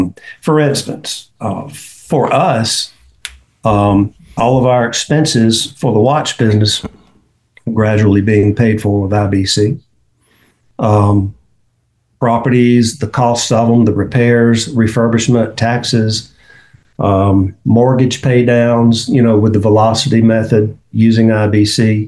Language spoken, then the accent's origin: English; Cairo, Georgia, United States; I was raised in Cairo, Georgia, which is where A.L. Williams is from.